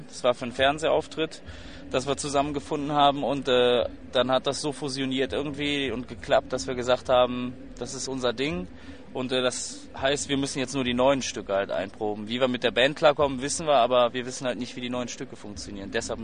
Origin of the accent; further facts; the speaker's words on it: Cologne, North Rhine-Westphalia, Germany; Das heißt, wir kommen nicht aus Stuttgart, Frankfurt oder Hamburg, sondern aus Köln.